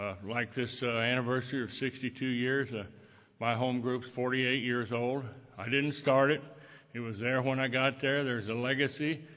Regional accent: Texas-Oklahoma panhandle, United States; I was born and reared in the Texas-Oklahoma panhandle, no man's land, out in kind of no man's land there.

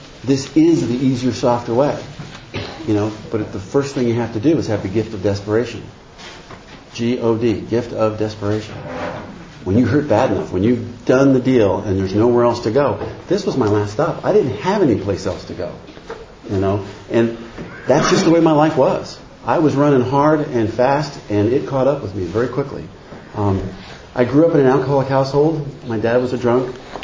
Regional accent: New Jersey, United States; You know, we were New Englanders. You know, I grew up in New Jersey, and you just didn't wear your emotions on your sleeve.

